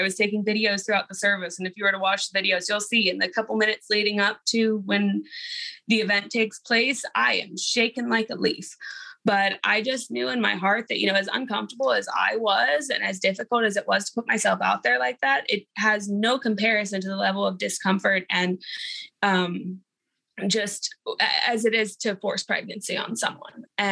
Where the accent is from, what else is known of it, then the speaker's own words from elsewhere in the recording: Houston, Texas, United States; also born or lived in Austin; I am 21 years old. I'm from Austin, Texas, born and raised in Houston.